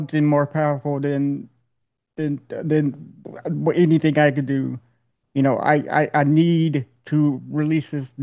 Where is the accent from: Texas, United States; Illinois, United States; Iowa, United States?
Texas, United States; Austin; born there; I was born in Austin